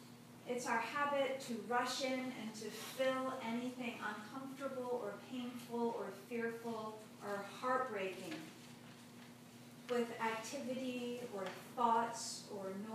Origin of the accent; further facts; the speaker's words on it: Virginia, United States; And at first I thought that was just a weird Southern thing that you liked to do since I was from Virginia.